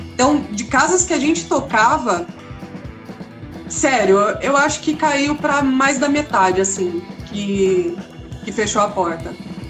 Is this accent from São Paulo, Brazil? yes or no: yes; Santo André, São Paulo, Brazil; now in São Caetano do Sul, Brazil; Eu sou de Santo André, hoje eu moro em São Caetano, que tá aqui no mesmo miolo, né?